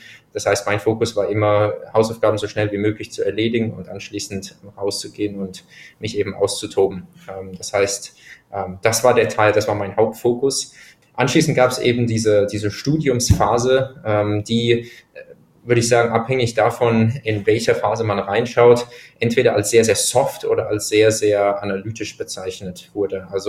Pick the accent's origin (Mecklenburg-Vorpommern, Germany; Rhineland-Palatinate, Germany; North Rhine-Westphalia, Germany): Rhineland-Palatinate, Germany; Speyer; Ich bin in Speyer aufgewachsen, 50, so ungefähr 100 Kilometer von südlich von Frankfurt. Sohn eines Chemikers, Mutter einer Musikerin.